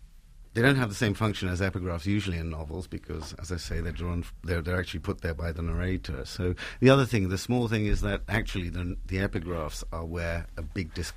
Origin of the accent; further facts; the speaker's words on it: Sylhet Division, Bangladesh; accent: Sylheti; first language Bengali; English is a second language; Oh, Sylheti, which is a dialect of Bengali. So strictly speaking, it's not Bengali, but, you know.